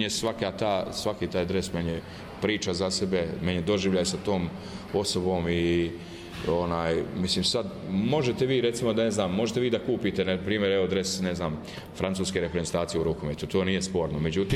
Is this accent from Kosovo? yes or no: no; Banja Luka, Republika Srpska, Bosnia & Herzegovina; i ja namjerno potenciram da to bude Banja Luka, da to bude moj rodni grad